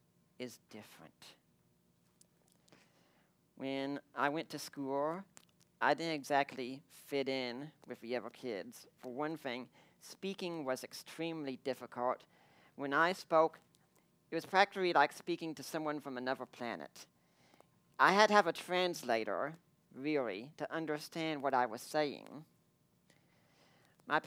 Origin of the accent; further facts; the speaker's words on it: Corryton, Tennessee, United States; born there; I was born in 1980 in Corryton, Tennessee, just outside of Knoxville.